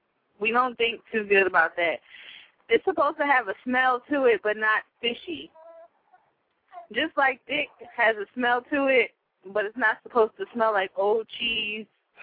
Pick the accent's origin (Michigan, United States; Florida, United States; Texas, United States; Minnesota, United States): Florida, United States; I'm from Florida.